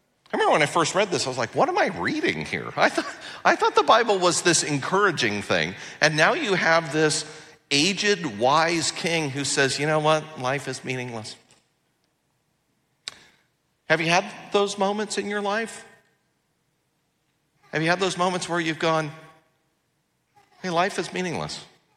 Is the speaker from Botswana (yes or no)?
no; Los Angeles, California, United States; I said, well, I'm from Los Angeles.